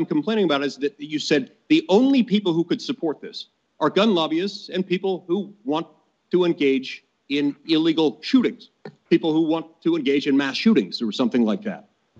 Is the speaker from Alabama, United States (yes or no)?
no; Salt Lake City, Utah, United States; the Salt Lake Tribune, my hometown paper